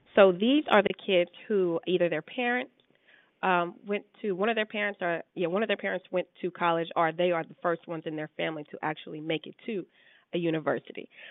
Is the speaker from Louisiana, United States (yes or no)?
yes; Lafayette, Louisiana, United States; I'm from Lafayette, Louisiana, and it's majority, I could say it's about, let's say, 70-30, with 30 being the minority population. And I remember just being like the only black girl in the classroom